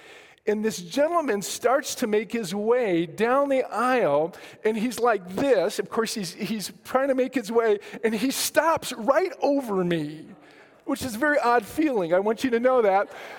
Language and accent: English; Fort Collins, Colorado, United States; I'm 60 miles north in my hometown in Fort Collins, Colorado.